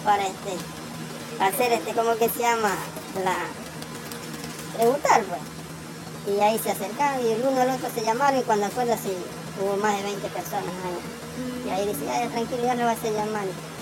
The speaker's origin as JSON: {"language": "Spanish", "country": "Ecuador", "said": "nosotros, como los ecuatorianos, los latinos que somos"}